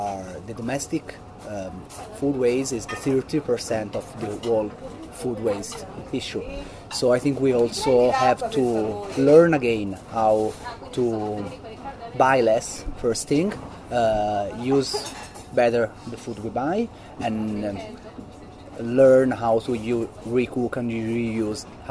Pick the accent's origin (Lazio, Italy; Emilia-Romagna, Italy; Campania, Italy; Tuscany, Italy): Tuscany, Italy; Florence; English is a second language; I'm from Florence, I'm 33 years old